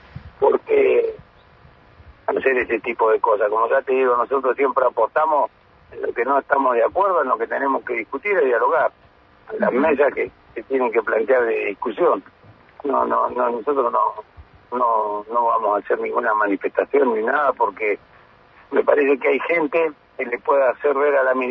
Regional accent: Argentina; todos somos argentinos

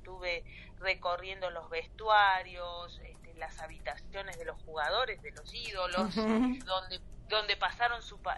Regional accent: Bariloche, Río Negro, Argentina; born there; Sí, yo soy nacida

